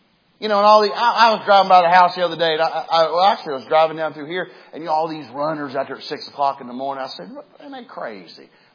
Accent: West Virginia, United States; Y'all need to remember, I'm from West Virginia. I like brown beans and cornbread.

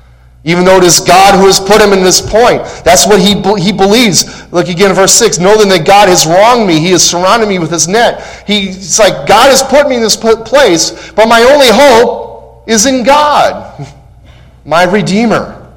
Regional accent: Chicago, Illinois, United States; I'm a Cubs fan. I grew up in Chicago

